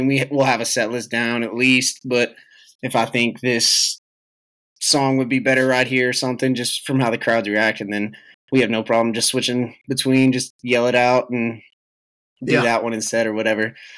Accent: Lubbock, Texas, United States; I mean, I'm born and bred in Lubbock, still haven't left the damn place, but I mean, I wouldn't trade it for the world.

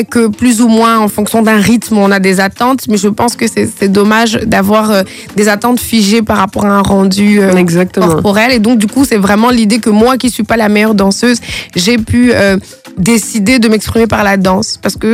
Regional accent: Quebec, Canada; je viens du Québec, donc j'ai le droit.

